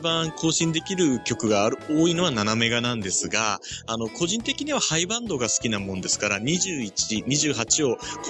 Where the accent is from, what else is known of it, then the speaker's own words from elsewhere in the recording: Kyushu, Japan; also born or lived in Hokkaido; もともと私、九州の出身なんですが、北海道に長らく勤務しておりまして、で、今度またこちらに帰ってきました。福岡の方に。